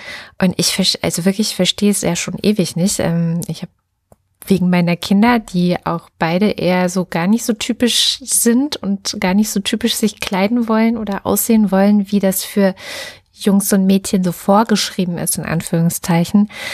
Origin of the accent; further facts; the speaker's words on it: East Germany, Germany; ich bin jetzt in der DDR groß geworden.